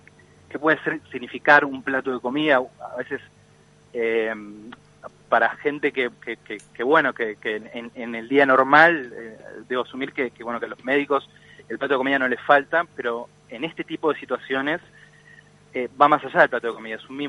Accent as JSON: {"language": "Spanish", "country": "Uruguay"}